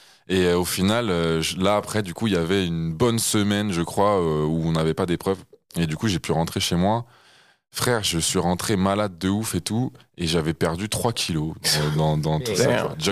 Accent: Nantes, Pays de la Loire, France; moi en plus comme je suis de Nantes, j'étais que avec des Parisiens à la fin

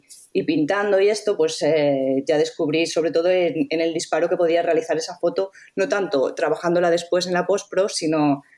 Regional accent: Valencia, Valencian Community, Spain; Sí, yo soy de Valencia.

